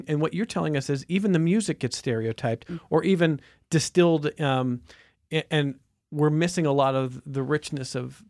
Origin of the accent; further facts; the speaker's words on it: Cleveland, Ohio, United States; And I grew up in Cleveland and it was the Cleveland Indians, which is now the Cleveland Guardians.